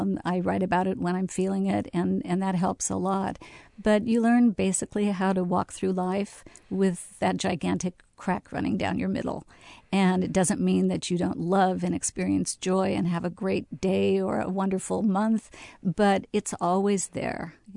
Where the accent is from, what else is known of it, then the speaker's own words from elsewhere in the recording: Fresno, California, United States; I grew up in Little Armenia in southeast Fresno, and I think that's that sense of rootedness and that sense of family.